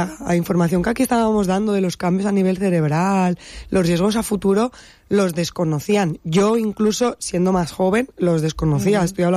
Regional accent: Benidorm, Valencian Community, Spain; lo que vivimos los que somos de Benidorm

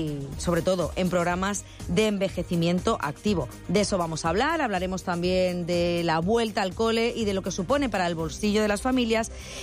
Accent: Spain; Yo creo que también lo estamos deseando, pero como buenos españoles, para poder quejarnos del frío.

